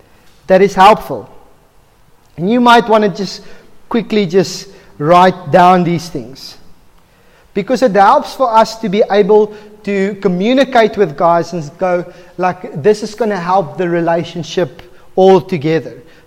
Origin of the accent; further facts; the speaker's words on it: Bloemfontein, Free State, South Africa; Now, I come from Bloemfontein. Fish is like a foreign thing to me.